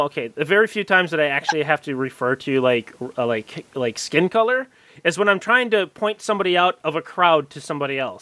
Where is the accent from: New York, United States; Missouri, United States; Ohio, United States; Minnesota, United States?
Minnesota, United States; St. Cloud; I'm from St. Cloud.